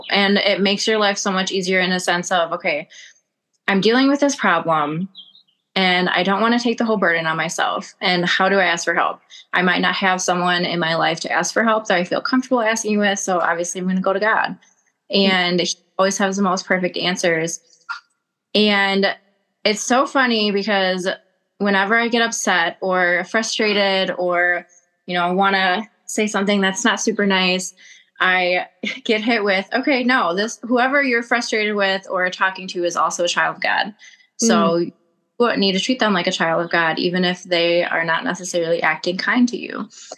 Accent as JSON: {"language": "English", "town": "Milwaukee", "region": "Wisconsin", "country": "United States", "tie": "born or raised there", "said": "Yeah, so I was born and raised for the most part in Milwaukee or surrounding counties, but I was homeschooled for a majority of my life with my two sisters"}